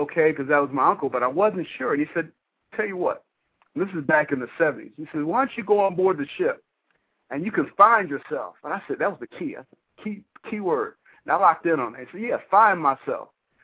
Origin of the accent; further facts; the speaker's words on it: Detroit, Michigan, United States; I grew up in the Jeffries Projects, and my father, my mother, it was just me and my mother.